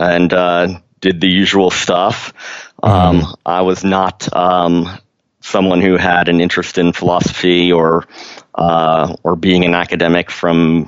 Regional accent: Maryland, United States; So I grew up in Maryland in a suburb of Washington, D.C., sort of halfway between D.C. and Baltimore, and pretty close to Annapolis.

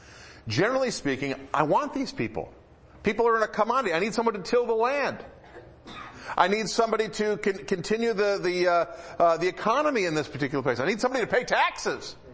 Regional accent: Detroit, Michigan, United States; I mentioned before, I grew up in the Metro Detroit area, and I knew people who were of Chaldean ancestry.

